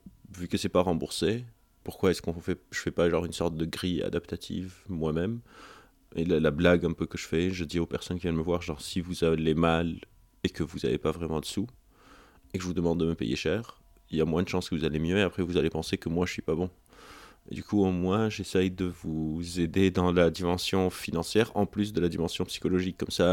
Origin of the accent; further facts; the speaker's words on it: Lebanon; En fait, donc j'ai grandi au Liban, et quand j'étais au Liban, j'étais secouriste